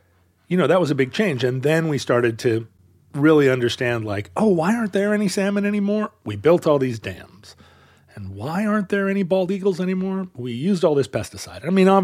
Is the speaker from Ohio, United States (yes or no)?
no; Alaska, United States; And then growing up in Alaska during that era where, you know, resource extraction of all kinds was considered one of the, you know, the noblest ways to interact with the environment.